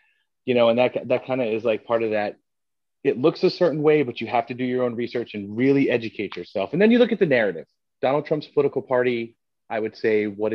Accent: New Jersey, United States; I grew up in the Northeast. I'm originally from New Jersey.

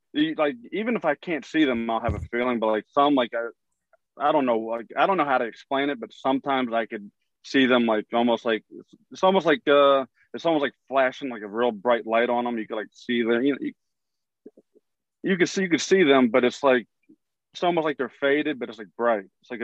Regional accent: Philadelphia, Pennsylvania, United States; I'm originally from Philadelphia. But Philadelphia and South Jersey is like a hop and a skip.

